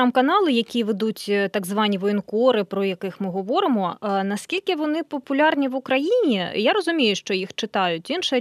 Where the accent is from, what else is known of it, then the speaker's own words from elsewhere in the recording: Luhansk, Luhansk Oblast, Ukraine; я сама з Луганська, ну, мені не можна, не варто пояснювати, що там відбувалося у 2014 році, я все це бачила.